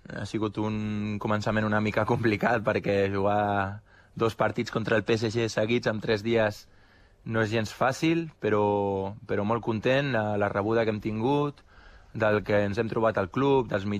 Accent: Barcelona, Catalonia, Spain; jo sóc del Barça, vaig néixer al costat del Camp Nou, he estat allà 3 anys i és una il·lusió per qualsevol entrenador i més per algú que ha crescut allà i que és d'allà.

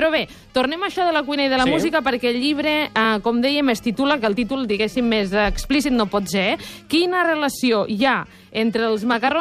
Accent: Valencian Community, Spain; No, jo soc valenciana

